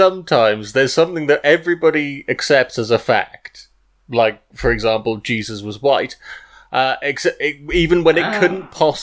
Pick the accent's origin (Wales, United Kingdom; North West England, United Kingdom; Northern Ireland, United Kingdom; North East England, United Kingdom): Wales, United Kingdom; Swansea; talk about a statue from my hometown, especially as statues are kind of in the news at the moment. And this all starts with a church, and it's a church that is slap bang in the middle of Swansea, in Swansea city centre